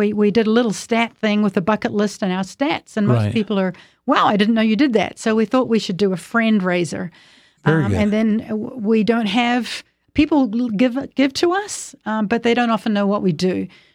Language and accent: English; New Zealand; now in United States; Well, I kind of grew up in the Salvation Army, okay. And I'm from New Zealand, and it was just my church growing up.